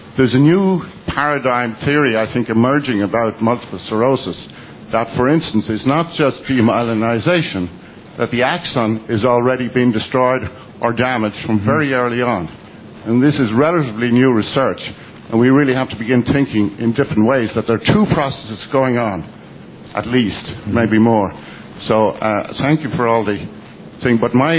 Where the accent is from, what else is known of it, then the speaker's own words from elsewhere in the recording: Ireland; I'm from Ireland, and I'm using LDN for the last couple of years.